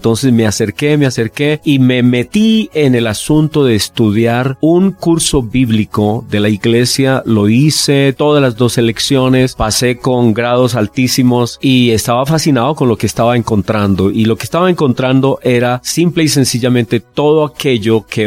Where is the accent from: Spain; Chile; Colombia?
Colombia; yo crecí católico como la gran mayoría de personas en mi país, aquí en Colombia, católicos por nacimiento, porque mis padres eran católicos